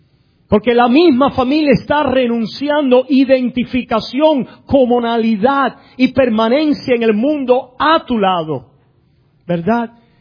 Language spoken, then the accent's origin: Spanish; Cuba; moved away; yo hablo de mi experiencia como cubano. Me acuerdo cuando yo llegué a este país